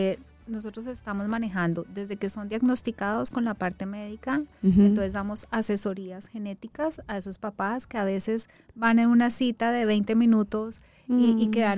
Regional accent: Colombia

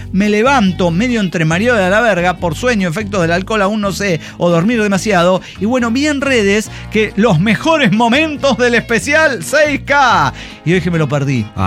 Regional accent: Monterrey, Nuevo León, Mexico; Yo como regio decía, no, se me esfuma entre las manos.

